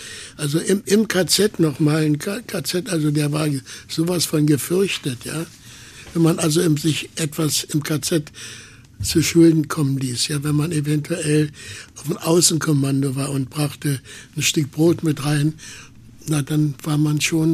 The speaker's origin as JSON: {"language": "German", "region": "Berlin", "country": "Germany", "said": "Ich sage, ich komme aus Berlin."}